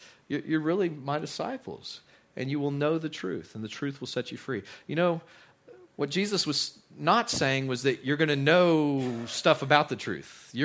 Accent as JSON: {"language": "English", "region": "Texas", "country": "United States", "tie": "born or raised there", "said": "Now, years ago, I grew up in West Texas, and I had known some people that lived in New Orleans before."}